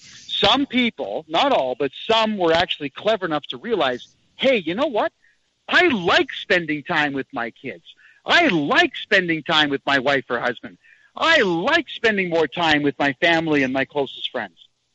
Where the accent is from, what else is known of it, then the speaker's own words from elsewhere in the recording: Mississauga, Ontario, Canada; there's a lot of people in Mississauga right now, my hometown, living in their cars